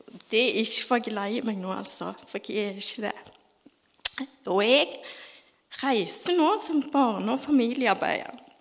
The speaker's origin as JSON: {"language": "Norwegian", "town": "Riska", "region": "Rogaland", "country": "Norway", "said": "Jeg kommer fra Riska, født Riska."}